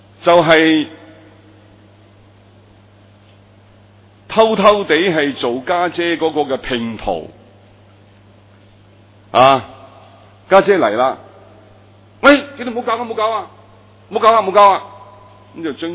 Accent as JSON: {"language": "Cantonese", "country": "China", "said": "你睇下我哋中国人几愚昧啊！"}